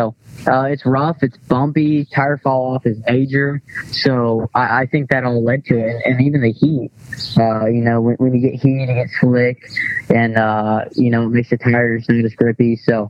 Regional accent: Indiana, United States; You know, I'm a dirt racing guy. I grew up racing dirt in Indiana, sprint cars, modifieds.

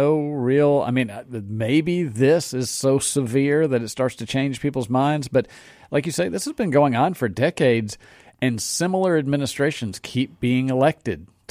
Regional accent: Jackson, Mississippi, United States; I grew up in Northeast Jackson, graduated from Murrah High School, and Jackson really.

